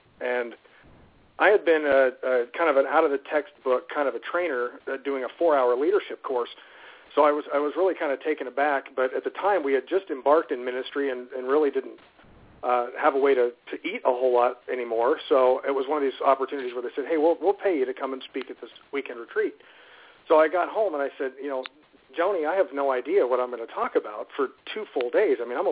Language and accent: English; Florida, United States; I'm a Florida boy, so anyone listening north of about Atlanta is probably snowed in.